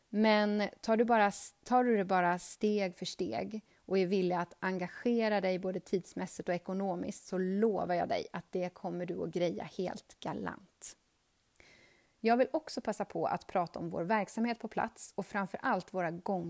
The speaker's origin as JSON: {"language": "Swedish", "town": "Norrtälje", "region": "Stockholm County", "country": "Sweden", "tie": "born or raised there", "lives_now": "Borås, Sweden", "said": "Jag flyttade till Borås från östkuststaden Norrtälje där jag är uppvuxen."}